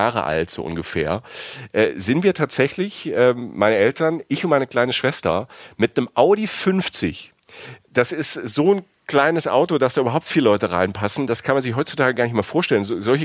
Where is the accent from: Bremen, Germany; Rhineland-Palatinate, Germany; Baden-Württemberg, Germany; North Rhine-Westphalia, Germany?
Rhineland-Palatinate, Germany; Ich komme ja aus der Südpfalz, ne? Da sieht es ja auch fast aus wie in der Toskana teilweise.